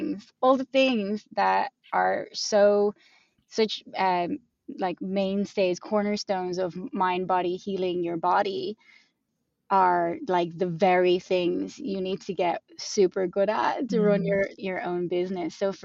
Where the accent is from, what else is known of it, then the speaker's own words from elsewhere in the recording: Ireland; I'm Irish. I come from a small island where being different is not cool.